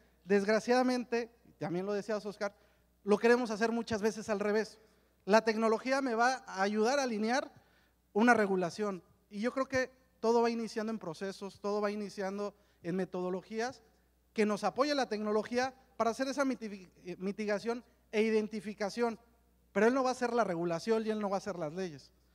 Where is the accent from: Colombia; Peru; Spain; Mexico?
Mexico; la ley que nos rige a todos como mexicanos